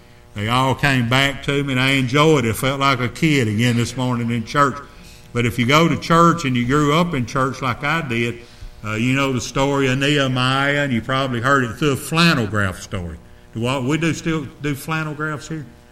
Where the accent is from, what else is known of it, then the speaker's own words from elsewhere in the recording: United States; When I went to Mongolia on a missions trip, I grew up in America.